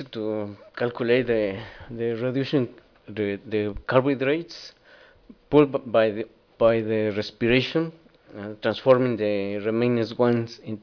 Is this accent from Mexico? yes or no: yes; Mexico; English is a second language; I'm from Mexico.